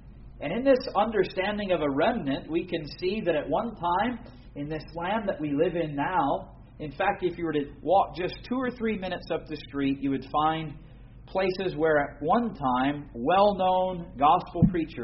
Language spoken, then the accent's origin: English; United States; now in England; I'm from the West Midlands, if you haven't picked that up by my accent yet. But my wife and I live up near Birmingham, of course, originally coming from the United States.